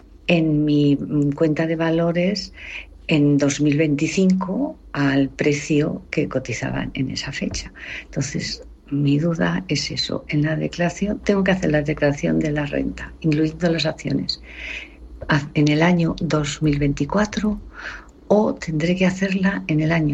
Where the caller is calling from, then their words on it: Madrid, Community of Madrid, Spain; de Madrid. Esta es una consulta para el consultorio de herencias.